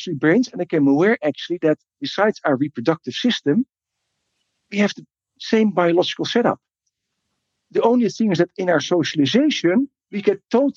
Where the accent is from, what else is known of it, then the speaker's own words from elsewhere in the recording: Amsterdam, North Holland, Netherlands; also born or lived in Australia; now in Madrid, Spain; As you can hear, I'm Dutch, born and raised in Amsterdam. So that is the beautiful Sin City that where everything is allowed and nothing is allowed in the same moment. Lived in Australia for 9 years, lived now in the beautiful Madrid.